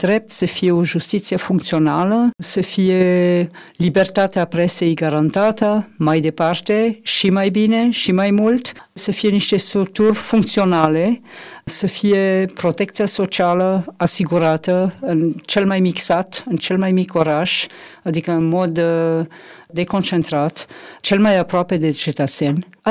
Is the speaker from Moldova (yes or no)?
no; France; Romanian is a second language; eu sunt franțuzoaică.